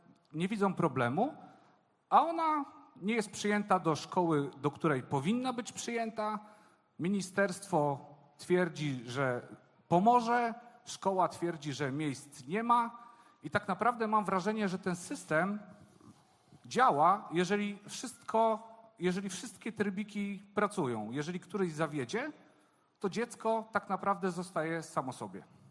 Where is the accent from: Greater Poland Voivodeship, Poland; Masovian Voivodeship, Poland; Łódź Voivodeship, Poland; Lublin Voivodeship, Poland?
Masovian Voivodeship, Poland; Warsaw; Ja jestem z Warszawy, ale tutaj z rodziną w Kotkowie, całkiem blisko, na wakacjach.